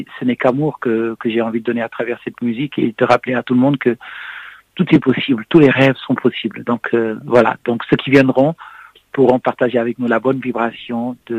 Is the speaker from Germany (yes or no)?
no; Senegal; je suis né et j'ai grandi au Sénégal.